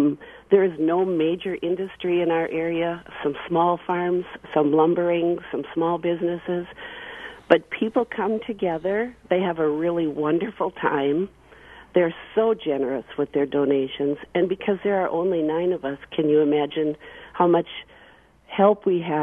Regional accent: Shell Lake, Wisconsin, United States; I'm from Shell Lake, Wisconsin, in the very far corners of the Northwest.

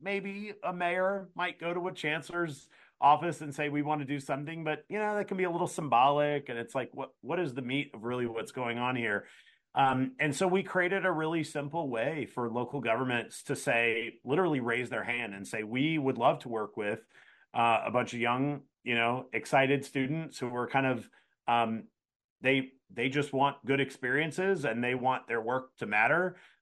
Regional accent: Virginia, United States; now in Madison, United States; So I grew up in Virginia, went to the University of Tennessee, went to University of Buffalo, and then ended up here in Madison, Wisconsin.

